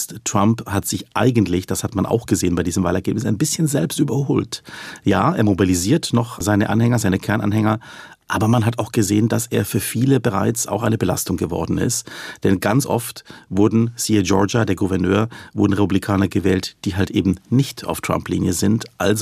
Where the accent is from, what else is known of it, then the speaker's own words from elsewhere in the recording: Germany; Also für uns als Deutsche, für uns als Europäer ist und sind und bleiben die USA auf jeden Fall der wichtigste Partner.